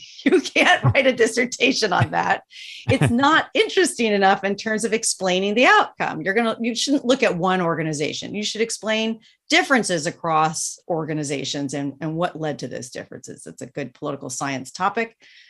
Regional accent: Kentucky, United States; So I grew up in Kentucky. I started taking Chinese lessons as a kid.

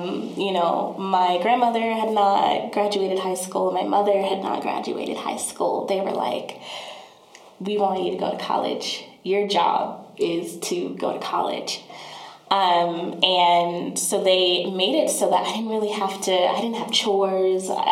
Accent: Denver, Colorado, United States; So I grew up in the Five Points of Denver. Yeah, I'm from here.

